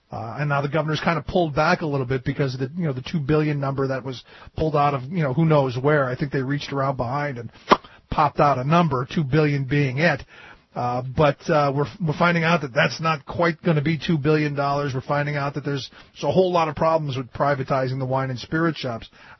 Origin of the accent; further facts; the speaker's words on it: Cleveland, Ohio, United States; I think as a kid growing up in Cleveland, we did probably something dumber than vouchers.